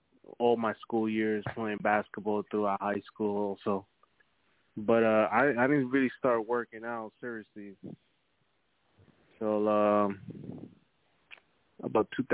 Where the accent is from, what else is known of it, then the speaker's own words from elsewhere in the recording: Costa Rica; Growing up in Costa Rica, man, it was different. It's different than out here.